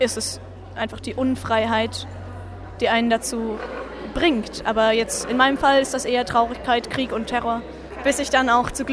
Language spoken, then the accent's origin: German; Schweinfurt, Bavaria, Germany; Ja, und ich komme aus Schweinfurt